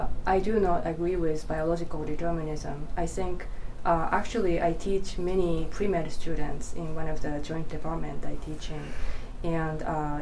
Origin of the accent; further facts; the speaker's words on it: Japan; And I guess just growing up in Japan, I was exposed to much information about the bomb.